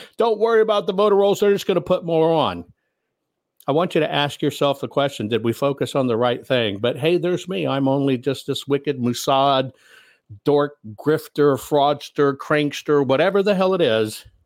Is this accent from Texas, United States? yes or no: yes; Texas, United States; 1,250,710 in Texas. That was my home state.